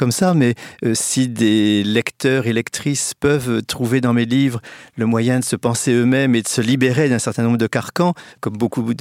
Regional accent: Reims, Grand Est, France; born there; où je suis né, à Reims, dans les années 50

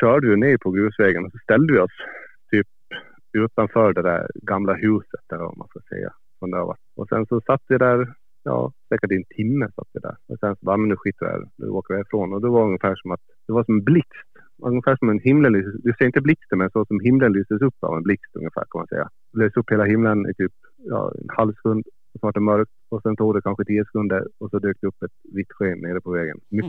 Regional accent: Gotland, Sweden; born there; moved away; Jag är född på Gotland. Ja. Jag flyttade ifrån för 12-13 år sedan.

